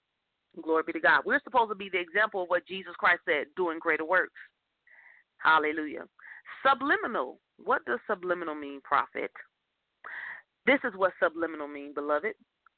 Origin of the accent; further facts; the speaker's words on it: Chicago, Illinois, United States; you know, I'm from Chicago. I live the city life. I love the city life.